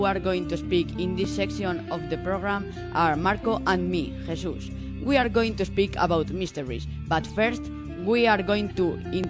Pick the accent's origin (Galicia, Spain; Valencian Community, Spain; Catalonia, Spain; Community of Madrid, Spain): Community of Madrid, Spain; Leganés; I am from Leganés.